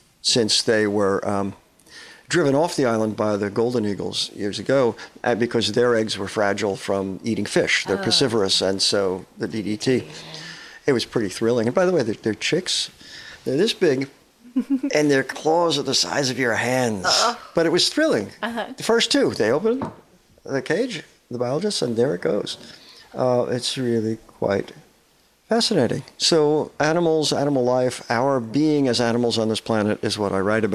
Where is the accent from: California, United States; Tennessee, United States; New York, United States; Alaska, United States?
New York, United States; I came from New York, and I don't ever see enough rain out here, you know.